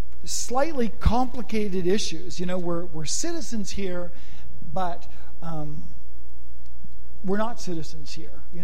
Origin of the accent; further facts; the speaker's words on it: Canada; moved away; I mean, I'm from Canada, and when people blame me for the snow and the cold weather, I say, no, it's I'm from Canada.